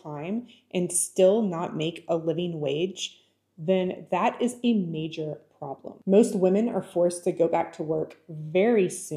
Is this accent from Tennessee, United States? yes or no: yes; Tennessee, United States; We're from Tennessee, and that is the minimum wage in Tennessee, $7.25 an hour.